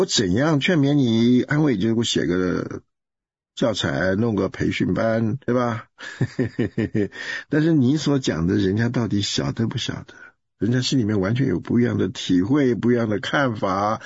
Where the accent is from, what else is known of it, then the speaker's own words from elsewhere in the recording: Taiwan; moved away; 我是台湾来的，